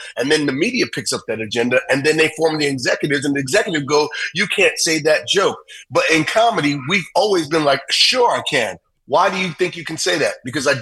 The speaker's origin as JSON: {"language": "English", "town": "New York City", "region": "New York", "country": "United States", "tie": "born or raised there", "said": "But I grew up in New York City, right?"}